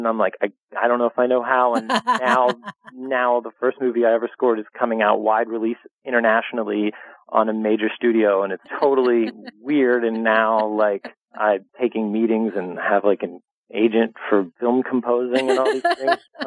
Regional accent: Pennsylvania, United States; I'm from the East Coast, and I'm from a place that gets freezing cold in western Pennsylvania.

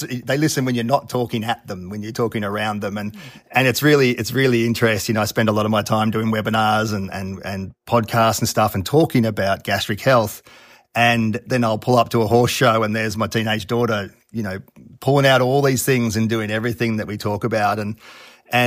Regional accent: Coffs Harbour, New South Wales, Australia; I'm from Coffs Harbour in Australia, so basically halfway up the east coast of Australia. So very nice part of the world, very similar to Southern California in many ways, weather-wise, and nice place to live.

